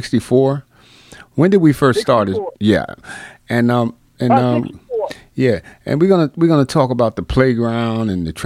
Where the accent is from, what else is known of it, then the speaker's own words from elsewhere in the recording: Newark, New Jersey, United States; we're going to talk about our life growing up in Newark, New Jersey